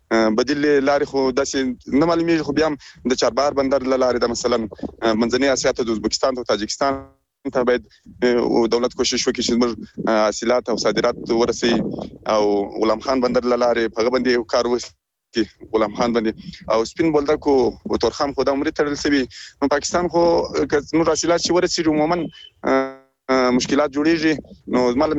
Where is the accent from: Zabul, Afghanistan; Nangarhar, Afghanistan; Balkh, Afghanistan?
Zabul, Afghanistan; زه خپل د زابل ولایت دی